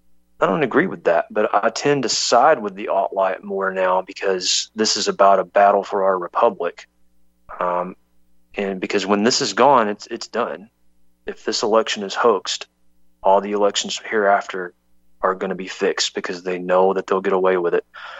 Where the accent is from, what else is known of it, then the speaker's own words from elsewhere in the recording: United States; Well, that as an American, that offends me.